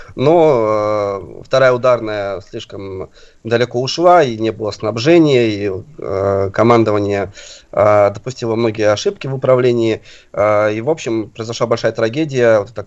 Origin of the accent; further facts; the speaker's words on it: Veliky Novgorod, Novgorod Oblast, Russia; born there; И я сам родился в Новгороде, знаю, что для нас, новгородцев, это очень большая история.